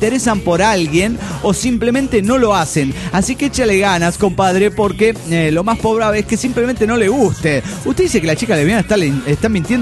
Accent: Mexico City, Mexico; del DF mexicano.

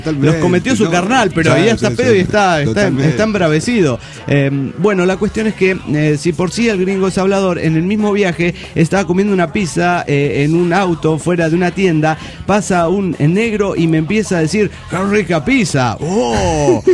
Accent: Argentina; soy de Argentina.

